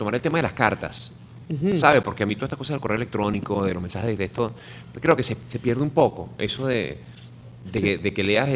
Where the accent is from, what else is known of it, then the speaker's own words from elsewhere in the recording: Venezuela; Además que el tema del 4 es tan especial para los venezolanos, o sea, para nosotros los venezolanos.